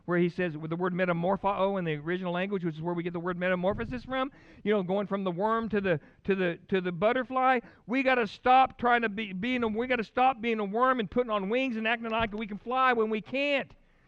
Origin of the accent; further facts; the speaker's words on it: Louisiana, United States; read it out loud 5 times in a row, and I'm Cajun.